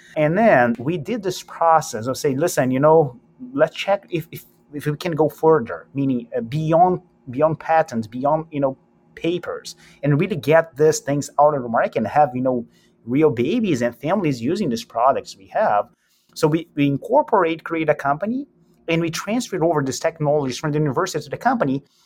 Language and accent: English; Brazil; now in Boston, United States; Oh, tell me. Really cold. I'm originally from Brazil, so, you know, the Boston weather is like a big struggle for me still.